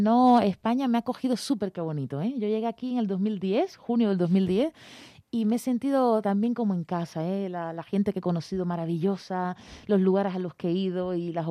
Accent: Havana, Cuba; born there; el malecón de La Habana, de Ciudad de La Habana, donde yo nací en la capital.

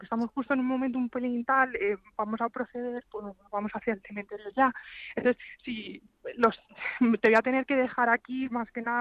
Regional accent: Toledo, Castilla-La Mancha, Spain; de todo el pueblo donde nosotros somos, de aquí de Toledo

